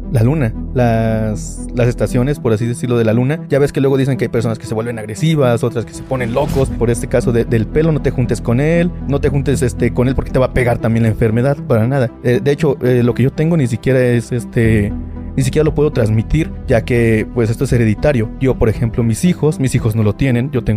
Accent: Loreto, Zacatecas, Mexico; Venimos del municipio de Loreto, Zacatecas. Toda mi familia radica ahí y pues ya, como te lo digo

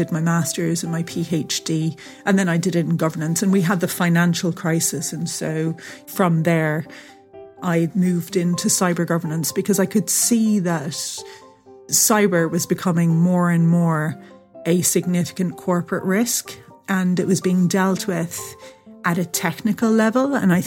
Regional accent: Ireland; also born or lived in England; I was born in England and we lived there till I was about seven. And then we moved to Ireland, which is where my parents are from. It was pretty typically Irish, big families, lots of parties.

